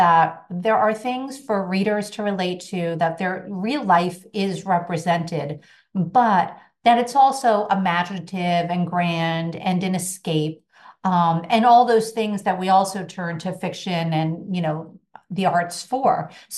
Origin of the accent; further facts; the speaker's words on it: Boston, Massachusetts, United States; I'm from the Boston area.